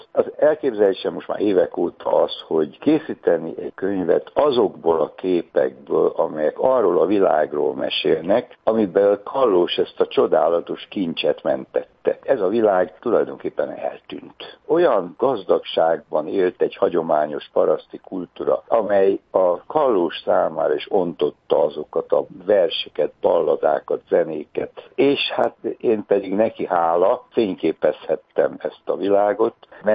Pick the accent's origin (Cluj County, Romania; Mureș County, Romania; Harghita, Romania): Cluj County, Romania; Cluj-Napoca; hát én is odavalós jövő, kolozsvári vagyok